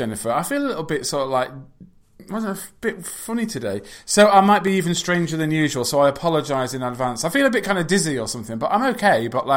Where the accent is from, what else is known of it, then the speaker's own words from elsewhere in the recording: England, United Kingdom; I'm from England.